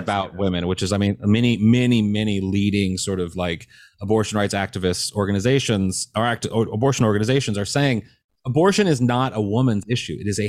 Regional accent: Missouri, United States; I think the first one to do it is my home state of Missouri. I feel so proud.

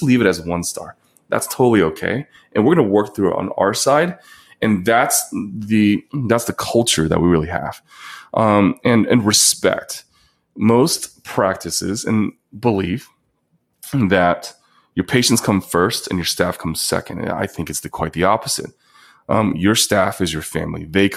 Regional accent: China; moved away; I come from China. I'm an immigrant.

